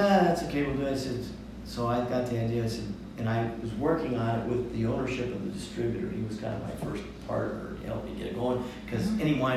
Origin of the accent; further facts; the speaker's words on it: Modesto, California, United States; So, but I'm from Modesto, but I never worked for Gallo.